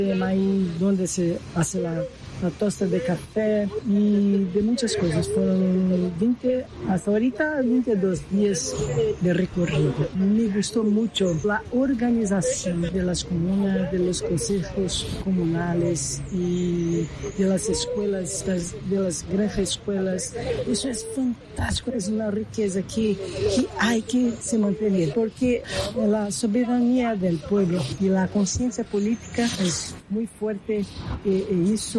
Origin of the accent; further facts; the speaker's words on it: Brazil; Spanish is a second language; now in Venezuela; yo soy de Brasil